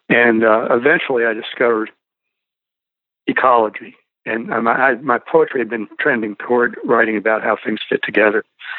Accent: Memphis, Tennessee, United States; I grew up in Memphis, and I went to Yale

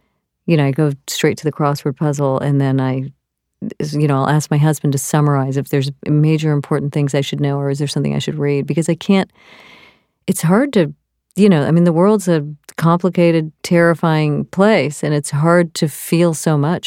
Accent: Santa Barbara, California, United States; I grew up in Santa Barbara.

